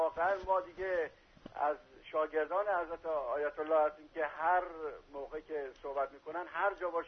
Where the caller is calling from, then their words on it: Shiraz, Fars, Iran; من از شیراز هستم،